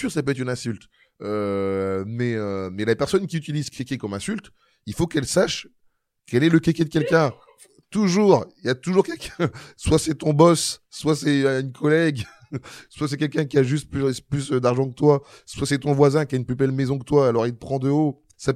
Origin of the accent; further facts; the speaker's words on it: Marly-Gomont, Hauts-de-France, France; parce que je jouais au foot quand j'étais gamin à Marly Gaumont